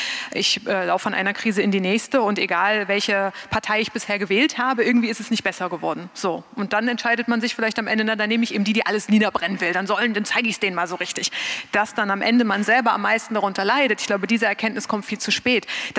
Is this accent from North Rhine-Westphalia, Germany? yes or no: no; Saxony-Anhalt, Germany; wenn es um Sachsen-Anhalt geht, weil das meine Heimat ist. Ich bin da geboren, ich bin da aufgewachsen